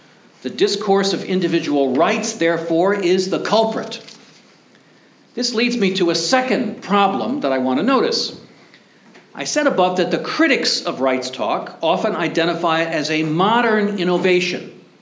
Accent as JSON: {"language": "English", "region": "Virginia", "country": "United States", "said": "if you ever visit Jefferson's stately home, Monticello, in my home state of Virginia"}